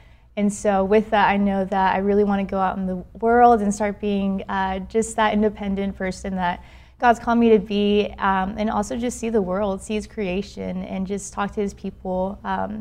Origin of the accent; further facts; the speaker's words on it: Houston, Texas, United States; I'm from Houston, Texas, born and raised.